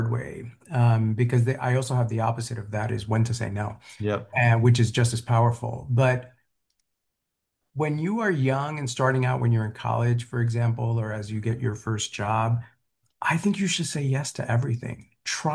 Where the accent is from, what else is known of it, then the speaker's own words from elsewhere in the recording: New York City, New York, United States; you know, I grew up in the South Bronx. We don't hike. That's not a thing that happens in the South Bronx.